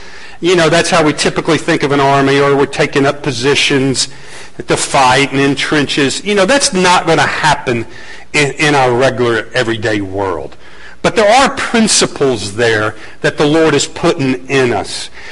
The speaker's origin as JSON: {"language": "English", "town": "Atlanta", "region": "Georgia", "country": "United States", "said": "I moved from Atlanta, Georgia. I lived in downtown Atlanta. I lived near Piedmont Park. Grew up in a suburb. I love the city."}